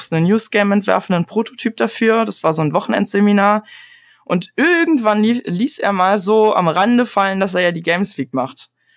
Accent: Berlin, Germany; born there; aber ich bin auch geborener Berliner.

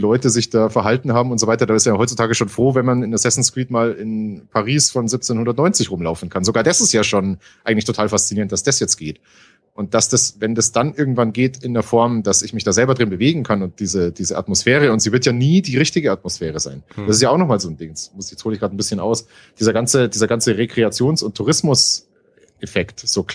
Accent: Ingolstadt, Bavaria, Germany; also ich komme aus Ingolstadt

